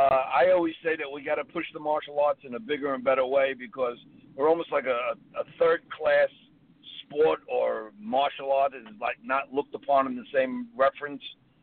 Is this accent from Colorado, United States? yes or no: no; Brooklyn, New York, United States; I come from Brooklyn, New York